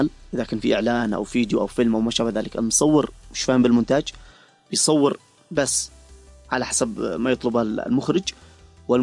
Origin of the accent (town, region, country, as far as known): Yemen